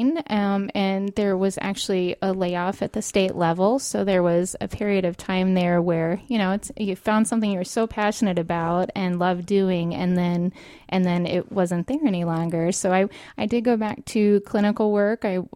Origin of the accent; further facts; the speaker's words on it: West Coast, United States; also born or lived in Arizona; I am originally from the West Coast, and I moved to Florida from there, and even prior to that, a little bit of a gypsy.